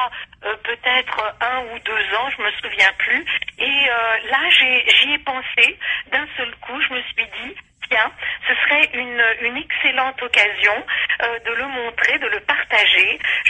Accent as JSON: {"language": "French", "town": "Casablanca", "region": "Casablanca-Settat", "country": "Morocco", "tie": "born there", "said": "Moi je suis née à Casablanca, comme vous le savez, quoique mes parents bien sûr parlaient français, le français quand même était établi dans notre famille, mais quand même, moi j'avais une grand-mère qui me parlait en arabe"}